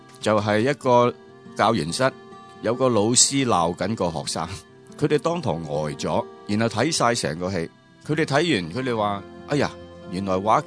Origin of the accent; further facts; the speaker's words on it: Hong Kong; 好多時我哋香港人咧太將文化藝術咧覺得唔關我事嘅